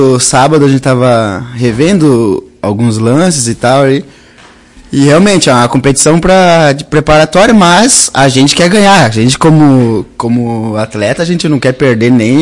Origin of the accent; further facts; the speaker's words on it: Antônio Prado, Rio Grande do Sul, Brazil; Sou natural de Antônio Prado.